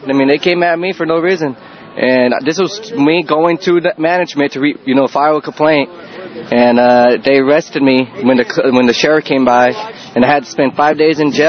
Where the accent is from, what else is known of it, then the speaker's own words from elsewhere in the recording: Massachusetts, United States; I'm here from Massachusetts, like, visiting.